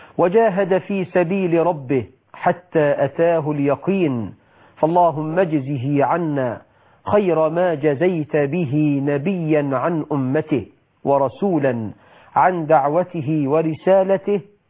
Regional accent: Egypt

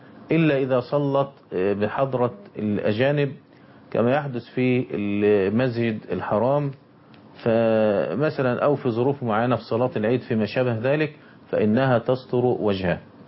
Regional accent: Egypt; احنا عندنا في مصر ها هنا بيأخذوا بمذهب الأحناف

